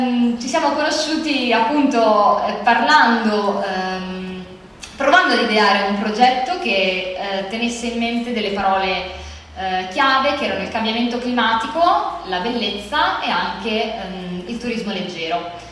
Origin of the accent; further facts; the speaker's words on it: Rimini, Emilia-Romagna, Italy; che io personalmente non conosco benissimo perché sono di Rimini